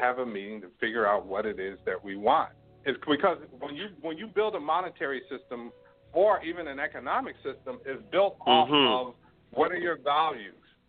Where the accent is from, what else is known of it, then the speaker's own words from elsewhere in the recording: New York, United States; now in Toronto, Canada; I'm from New York.